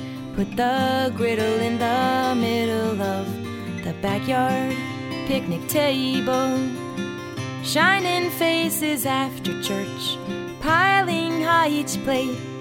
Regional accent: Ambler, Pennsylvania, United States; back when I was just a freckle of a kid, growing up in Ambler, PA. Me and my four bratty brothers and my six lovely sisters will go to Mass at St. Alphonsus Church on Sunday.

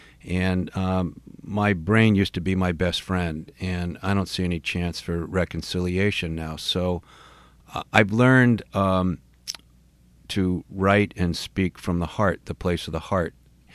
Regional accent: Rye, New York, United States; One of my good buddies, Jimmy Diani, who I grew up with in Rye, New York

